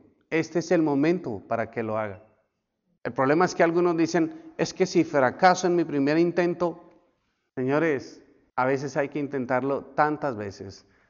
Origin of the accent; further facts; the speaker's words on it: Colombia; Yo como colombiano sé lo que es un estigma de llegar a un aeropuerto y por solo ser colombiano, hágase de este lado.